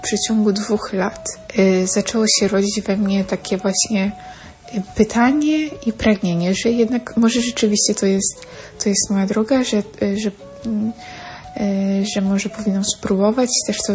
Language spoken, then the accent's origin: Polish; Podlaskie Voivodeship, Poland; pochodzę z diecezji łomżyńskiej